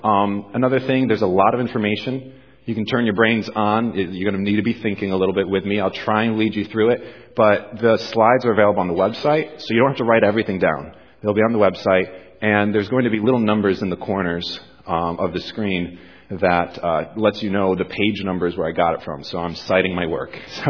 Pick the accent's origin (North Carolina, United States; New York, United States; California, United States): New York, United States; Johnson City; Well, I grew up here in Johnson City. Well, not here. Over there in Johnson City.